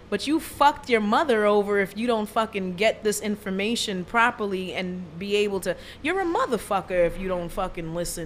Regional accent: United States; born there; Because I was born here in the States. Mm-hmm. First generation American. But I'm Caribbean by roots.

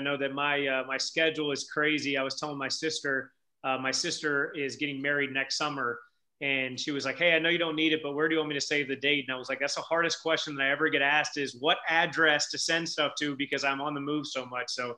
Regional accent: St. Louis, Missouri, United States; now in Los Angeles, United States; I'm from St. Louis. Right now I kind of call LA home

